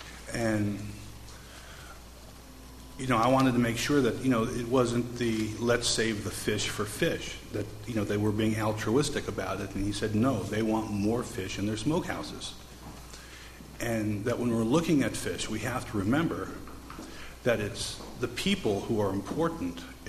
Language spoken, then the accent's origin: English; Aventura, Florida, United States; I'm from Aventura, Florida. I'm a miner in Siskiyou County during the mining season.